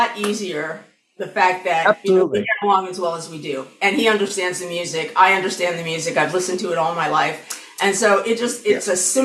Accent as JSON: {"language": "English", "town": "Las Vegas", "region": "Nevada", "country": "United States", "tie": "born or raised there", "said": "Vegas to me is home. And I grew up there. I went there all through my schooling."}